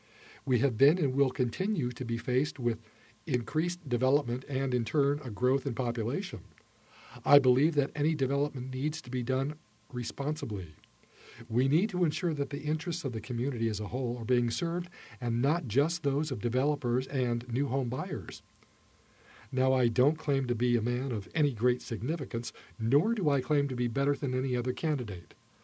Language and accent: English; California, United States; now in Turner, United States; Growing up in Southern California, my husband and I wanted to give our children a better life